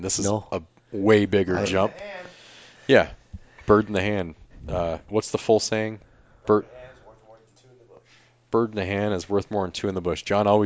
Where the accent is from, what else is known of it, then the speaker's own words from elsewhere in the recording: Michigan, United States; Well, I'm from Michigan.